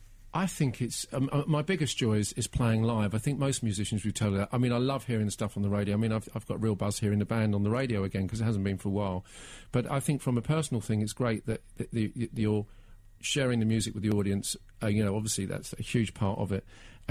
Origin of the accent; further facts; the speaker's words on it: Slough, South East England, United Kingdom; accent: Slough; My Slough accent's still strong, you know, I'll never lose that.